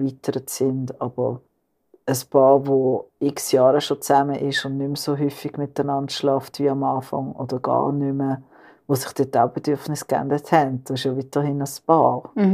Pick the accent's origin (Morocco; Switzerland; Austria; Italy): Italy; Also ich komme ursprünglich aus Italien